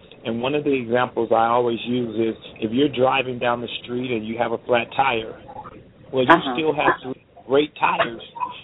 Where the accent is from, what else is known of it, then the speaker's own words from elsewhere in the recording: Compton, California, United States; Well, as you said, we grew up in Compton, California, and if anyone is familiar with Compton, California, at the time I grew up there, Compton, California was dubbed and noted as the worst city in America.